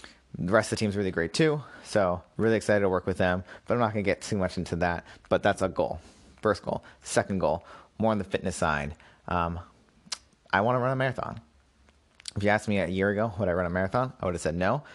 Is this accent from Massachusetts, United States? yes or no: yes; Massachusetts, United States; also born or lived in Brooklyn; Nope, I moved back to my home state of Massachusetts, back in Boston.